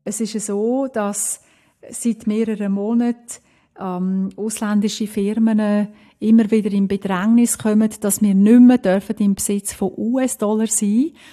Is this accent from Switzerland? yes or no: yes; Switzerland; moved away; Wir sind aus der Schweiz weggegangen mit viel Motivation und mit einem Risikokapital und haben aber natürlich nicht alles mitgenommen.